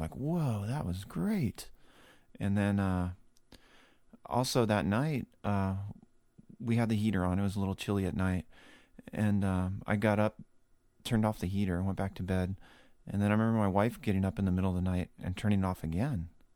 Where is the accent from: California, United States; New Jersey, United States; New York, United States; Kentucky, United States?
California, United States; I'm from California.